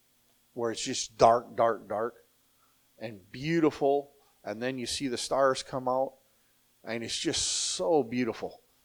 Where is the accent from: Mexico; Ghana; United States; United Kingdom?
Mexico; When I was raised in Mexico, you know, I'm a MK missionary kid, which is just like a PK, preacher's kid. And, you know, I was raised in church.